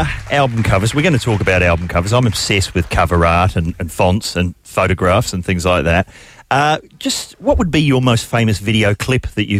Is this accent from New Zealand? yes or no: yes; New Zealand; I'm from New Zealand.